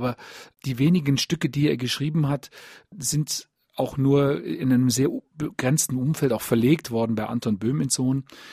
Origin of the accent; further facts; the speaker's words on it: Rhineland, Germany; born there; now in Bavaria, Germany; das kann ich als gebürtiger Rheinländer schon sagen